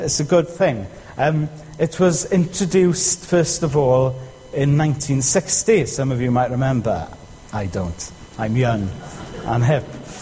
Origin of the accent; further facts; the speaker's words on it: Bangor, Wales, United Kingdom; also born or lived in Aberystwyth; I'm from Bangor originally. Then I went to live in Aberystwyth, and now I'm back in North Wales.